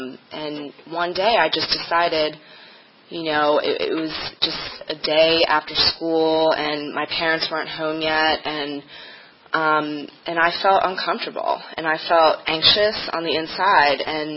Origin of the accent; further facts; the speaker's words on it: Washington, District of Columbia, United States; And, you know, I grew up in Washington, D.C.